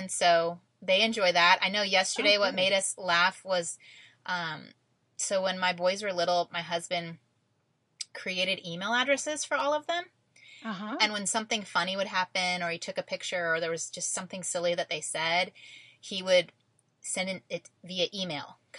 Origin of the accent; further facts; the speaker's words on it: Indiana, United States; And I'm from Indiana, so it's a little foreign to me